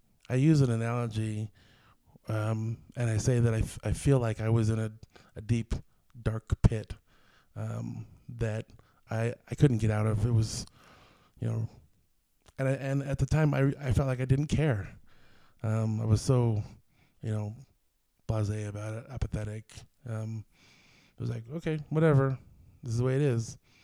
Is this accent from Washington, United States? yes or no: yes; Seattle, Washington, United States; now in Utah, United States; I moved to Utah from the Seattle area about 9 years ago.